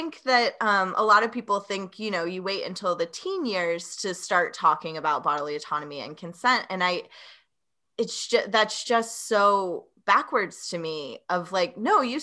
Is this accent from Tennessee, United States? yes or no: yes; Tennessee, United States; I was born and raised in the Southeast in Tennessee.